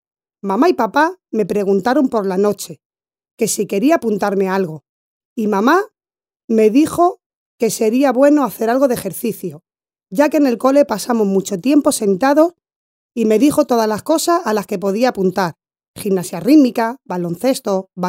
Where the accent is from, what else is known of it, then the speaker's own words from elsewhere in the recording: Alicante, Valencian Community, Spain; tengo 9 años y soy de Alicante.